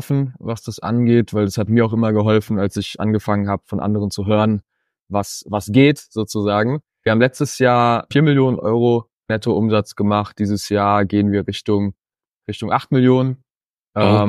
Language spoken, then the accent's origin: German; Frankfurt, Hesse, Germany; Gründer von Störte Bäcker. Ich komme hier aus Frankfurt, sitze hier gerade bei uns im Büro.